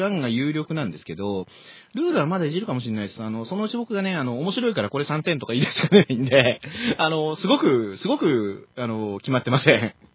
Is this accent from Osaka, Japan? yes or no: yes; Osaka, Japan; now in Tokyo, Japan; 29日は地元大阪を離れて東京にいるし